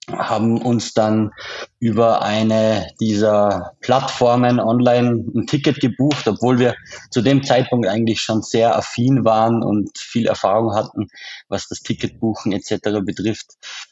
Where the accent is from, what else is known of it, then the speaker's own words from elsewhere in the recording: Austria; accent: Austrian; haben auf unserem österreichischen Dialekt gesagt: Da ist aber Fahrt.